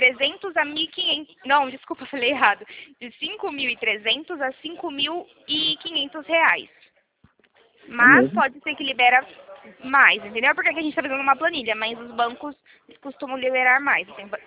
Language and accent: Portuguese; Presidente Prudente, São Paulo, Brazil; Eu sou do interior de São Paulo, chama Presidente Prudente, a cidade.